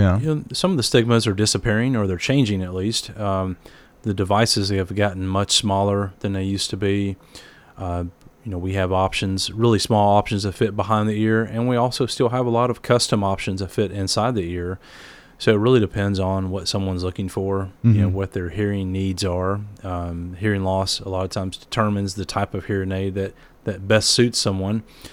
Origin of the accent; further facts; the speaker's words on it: Tennessee, United States; I've been in Murfreesboro for almost 13 years. I grew up in Middle Tennessee